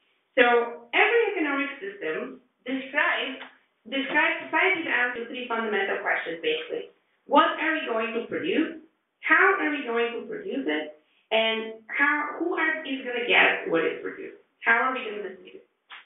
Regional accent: Bulgaria; I grew up in Bulgaria, and I grew up around the time that the systems were changing.

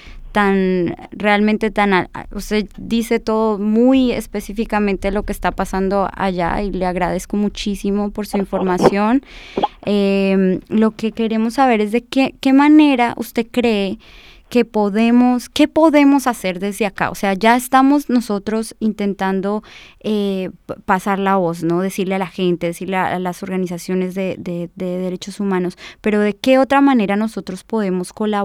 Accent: Boyacá, Colombia; ya que también soy boyacense

